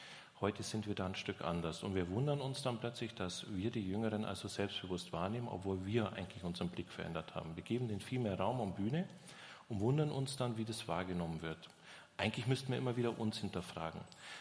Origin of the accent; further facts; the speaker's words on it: Augsburg, Bavaria, Germany; Genau, ich komme nämlich aus Augsburg.